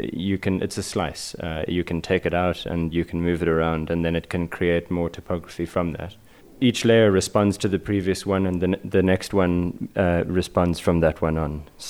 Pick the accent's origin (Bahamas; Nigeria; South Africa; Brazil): South Africa; Cape Town, Western Cape; moved away as an adult; now in New York, United States; I'm from Cape Town in South Africa. I'm currently living in New York, in Brooklyn, where I've been for 2 years, but South Africa is my home and always will be.